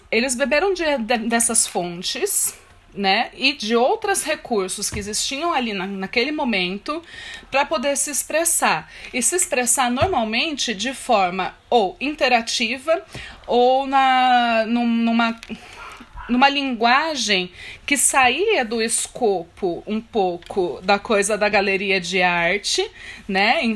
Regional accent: Brazil; somos tropicais mesmo, né? Somos brasileiros.

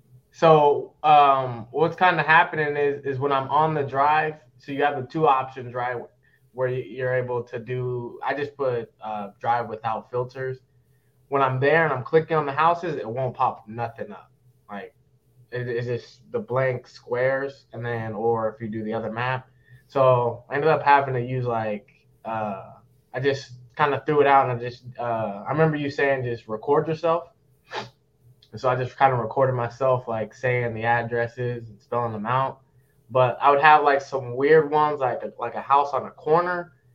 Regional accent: Wichita, Kansas, United States; I'm from Wichita, Kansas, to remind you again.

